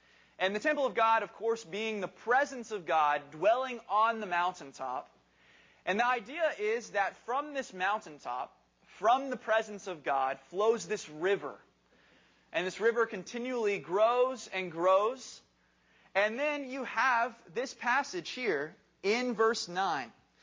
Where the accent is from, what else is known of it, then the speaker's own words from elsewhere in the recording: Knoxville, Tennessee, United States; also born or lived in Bowling Green, Kentucky; now in New Jersey, United States; I grew up in Knoxville, Tennessee, spent some time up in Bowling Green, Kentucky.